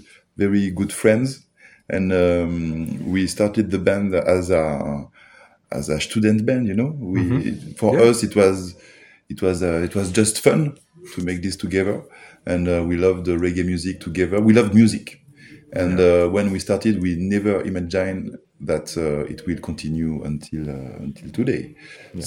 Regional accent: France; And we grew up in France.

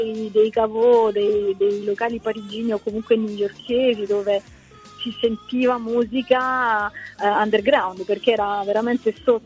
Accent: Ginosa Marina, Apulia, Italy; così è successo anche dalle parti mie, in provincia di Taranto, il mio paese, che appunto si chiama Ginosa Marina o Marina di Ginosa

